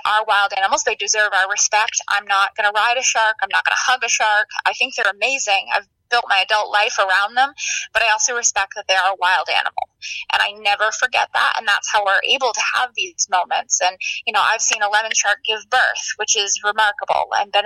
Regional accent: Maine, United States; And I grew up in Maine, and my dad used to go to Florida every year for work, and we would go.

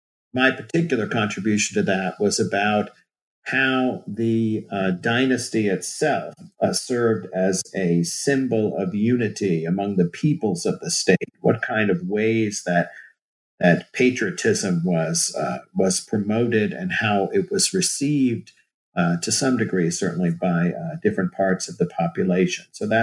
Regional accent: New Jersey, United States; I'm originally from New Jersey, which has, I guess, little to do with it.

